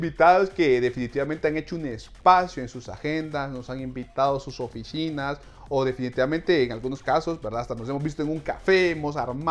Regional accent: Honduras; me llama la atención saber cómo está y qué es lo que está pasando en mi tierrita Honduras.

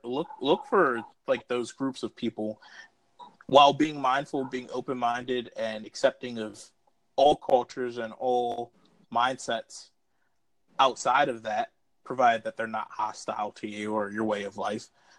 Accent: Baltimore, Maryland, United States; growing up in Baltimore, it's a very interesting culture where, like, it's that northeastern culture where no one really talks to each other

